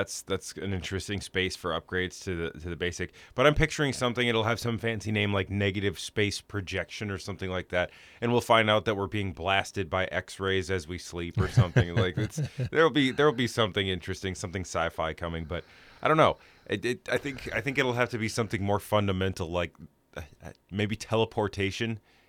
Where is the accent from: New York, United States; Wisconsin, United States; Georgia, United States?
Wisconsin, United States; Park Falls; Well, I grew up in Park Falls, and Park Falls used to smell like a good fart.